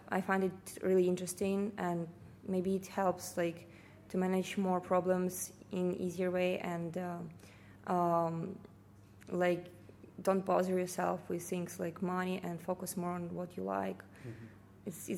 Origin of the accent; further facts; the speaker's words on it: Kyiv, Ukraine; English is a second language; So I'm from Kiev, and my family is live in Kiev for now, and my grandparents live in Crimea.